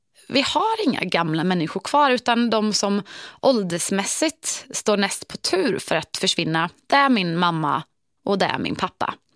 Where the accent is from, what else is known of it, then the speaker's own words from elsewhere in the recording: Mariestad, Västra Götaland County, Sweden; När jag fortfarande bodde hemma i Mariestad så följde jag alltid med min mamma och pappa